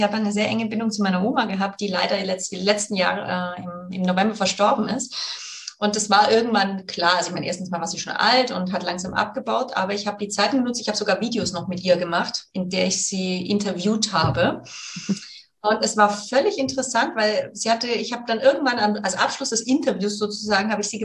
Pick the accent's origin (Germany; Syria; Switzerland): Germany; Baden-Württemberg; born there